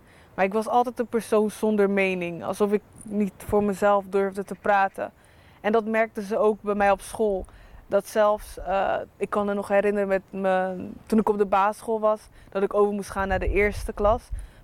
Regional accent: Rotterdam, South Holland, Netherlands; ik kom uit Rotterdam.

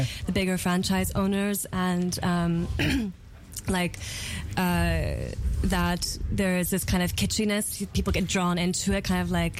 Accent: United States; now in Berlin, Germany; I was living in Berlin before, and I'm from the States.

